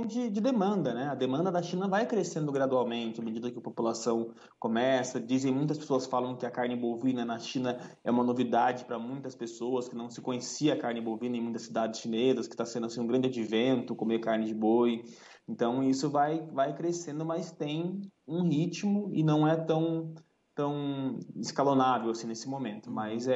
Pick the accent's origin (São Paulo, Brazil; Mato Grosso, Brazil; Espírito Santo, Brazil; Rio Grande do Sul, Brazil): São Paulo, Brazil; Eu sou do interior de São Paulo